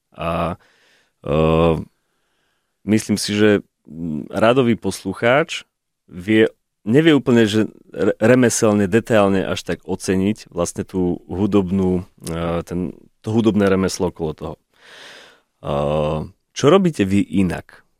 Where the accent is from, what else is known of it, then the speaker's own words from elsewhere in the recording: Banská Bystrica, Banská Bystrica Region, Slovakia; Pochádzam z Banskej Bystrice, možno na prízvuku zrovna aj počuť